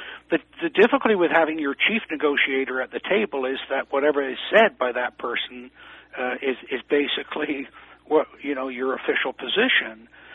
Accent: Canada; one of the things that infuriates me as a Canadian is that Americans are getting Canadian oil and their gasoline is cheaper than what I pay.

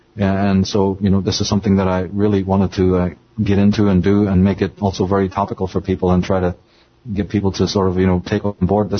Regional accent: Northern Ireland, United Kingdom; I think what got started is probably growing up in Northern Ireland

